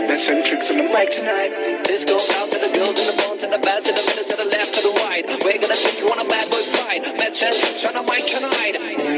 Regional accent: Côte d’Ivoire; Chez moi, en Côte d'Ivoire, il y a certaines écoles où les enfants des pauvres ne peuvent pas y aller.

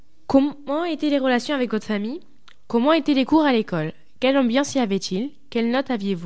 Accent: Bordeaux, Nouvelle-Aquitaine, France; born there; j'ai 13 ans. Je suis née à Bordeaux, je vis à Sedan-Palmer.

